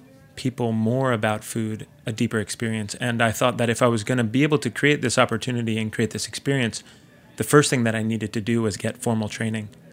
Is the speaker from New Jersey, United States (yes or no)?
yes; New Jersey, United States; So I'm from New Jersey. And growing up, we ate all sorts of things, but I ate a lot of tombstone pizzas.